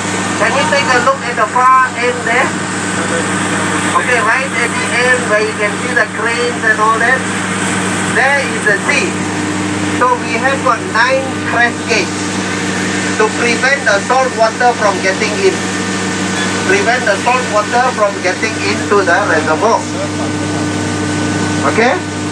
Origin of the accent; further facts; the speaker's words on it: Singapore; I'm actually a Singaporean. Okay. Born and bred in Singapore.